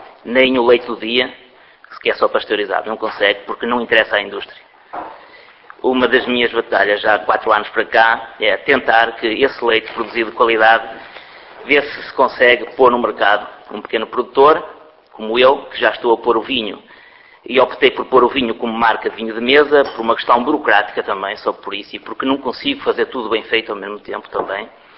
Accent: Barcelos, Norte, Portugal; eu sou também um produtor de leite, lá do Entredouro e Minho, sou de Barcelos.

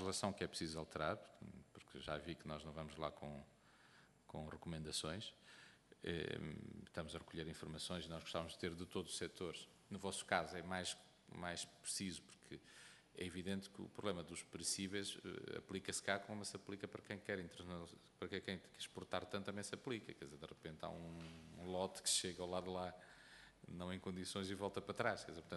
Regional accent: Centro, Portugal; enquanto beirão não me apetecia nada comer maçã espanhola em vez de comer da minha

